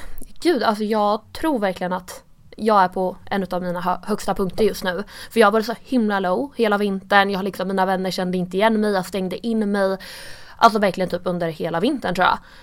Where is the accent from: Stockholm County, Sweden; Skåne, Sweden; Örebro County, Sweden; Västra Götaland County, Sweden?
Örebro County, Sweden; Karlskoga; Jag kommer från Karlskoga. Jag är uppväxt där och bott där hela mitt liv. Jag flyttade till Degerfors, en mindre byhåla, ett år, men det räknas inte.